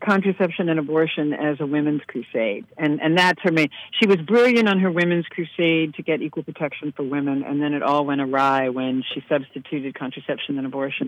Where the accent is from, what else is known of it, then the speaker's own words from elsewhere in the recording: Philadelphia, Pennsylvania, United States; There's a case coming in the fall about my hometown, Philly